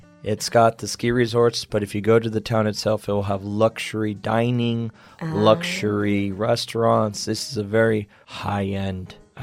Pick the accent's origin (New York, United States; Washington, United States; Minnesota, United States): Washington, United States; some of the bigger states would be my home state, Washington.